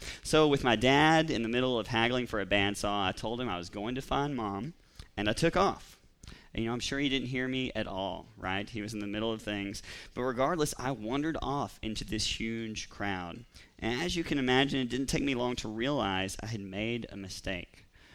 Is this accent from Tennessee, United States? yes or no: yes; Counts, Tennessee, United States; Now, I grew up in Counts, Tennessee, And the place to go was Crump, the Crump Flea Market.